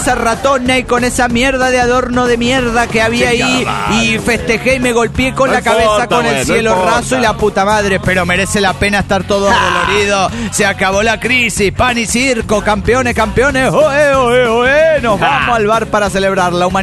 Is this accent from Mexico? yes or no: yes; Guadalajara, Jalisco, Mexico; de Guadalajara, Jalisco, México.